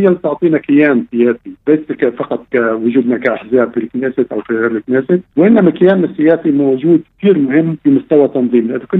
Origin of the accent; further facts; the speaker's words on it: Palestine; المسار بالأساس المرجعي الداخلي كفلسطينيين